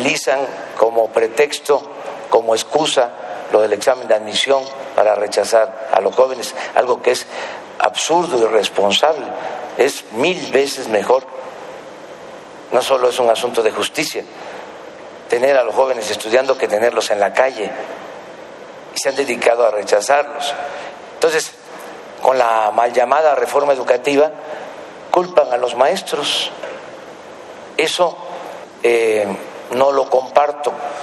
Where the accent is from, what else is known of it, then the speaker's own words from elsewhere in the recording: Tepetitán, Tabasco, Mexico; moved away as an adult; now in Mexico City, Mexico; Tepetitán, del municipio de Macuspana, del estado de Tabasco. Mis padres se dedicaban al comercio y estudié en mi pueblo la primaria